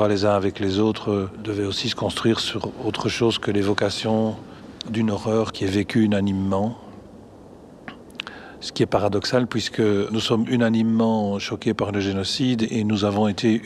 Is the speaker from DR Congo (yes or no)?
yes; DR Congo; also born or lived in Etterbeek, Belgium; Je suis reparti très vite au Congo belge à l'époque. Je devais avoir 6 semaines et puis j'ai vécu toute ma jeunesse au Congo.